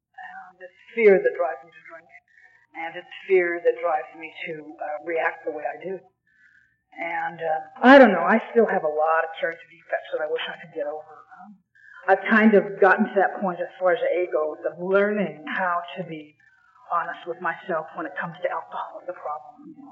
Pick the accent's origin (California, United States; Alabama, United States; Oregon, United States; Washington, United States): Oregon, United States; Lake Oswego; I was raised here. I was raised in Lake Oswego